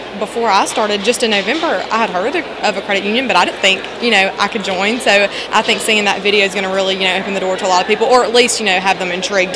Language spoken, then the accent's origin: English; Jackson, Mississippi, United States; Jackson, Mississippi.